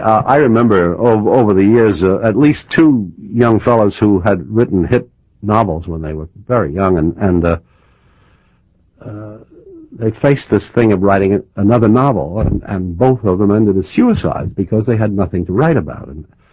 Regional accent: New York, United States; So I'm the just deep dyed in the wool New Yorker. I grew up on Washington Heights in New York, and my father was a lawyer here, and I went to DeWitt Clinton High School, and I can do about 9 of the 14 New York dialects

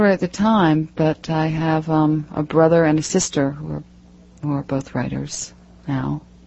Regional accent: Manchester, Massachusetts, United States; I'm from Manchester, Massachusetts, which is north of Boston, about a half an hour up the coast.

